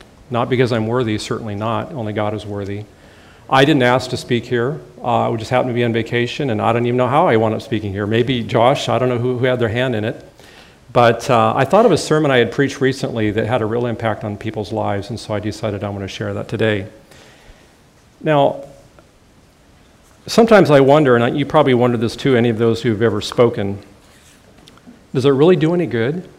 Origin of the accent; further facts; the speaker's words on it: Idaho, United States; I come from North Idaho, and a lot of people who come visit us say, wow, why would you ever go on vacation here?